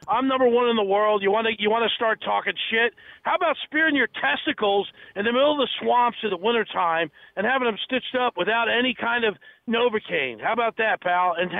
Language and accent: English; New Jersey, United States; I see them every day of my life. They don't understand I'm from Jersey.